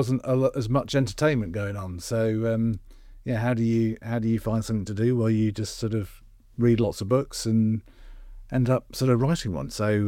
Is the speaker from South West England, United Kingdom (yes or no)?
yes; South West England, United Kingdom; I grew up in Somerset, so was surrounded by Land Rovers and sort of off-roading opportunities.